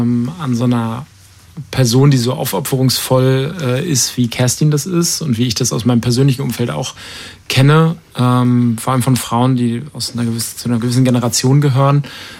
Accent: Rostock, Mecklenburg-Vorpommern, Germany; Ich bin Rostocker und ich lebe auch immer noch in Rostock

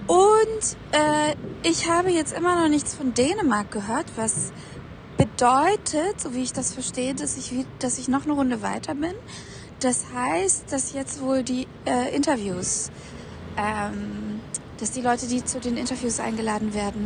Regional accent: Wolfsburg, Lower Saxony, Germany; Ich bin ja in Wolfsburg groß geworden

